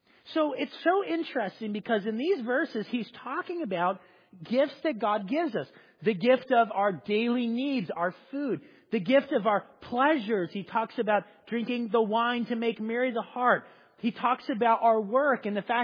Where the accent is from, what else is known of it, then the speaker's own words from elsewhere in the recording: Southern US, United States; Like, I mean, I grew up in the South, and it's like, it doesn't matter what.